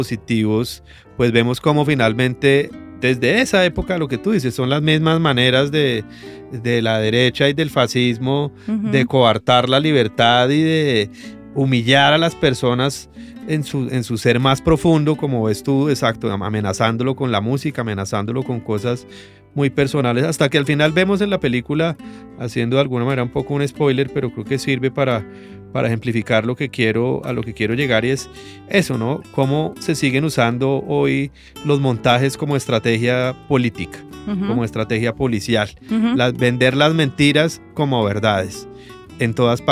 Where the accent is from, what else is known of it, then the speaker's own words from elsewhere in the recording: Colombia; nosotros, además como colombianos